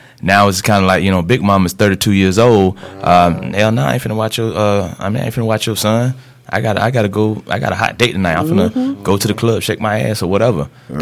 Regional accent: Florida, United States; because I'm from South Florida.

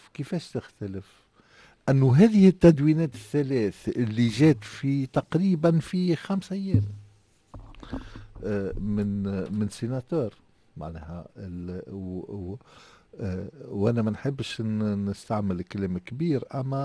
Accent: Tunisia; احنا عندنا في تونس تقريبا 205-210 آليات

